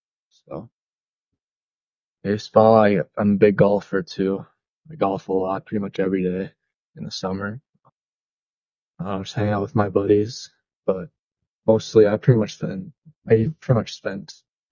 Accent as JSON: {"language": "English", "town": "Ashland", "region": "Wisconsin", "country": "United States", "said": "I'm from Ashland, Wisconsin."}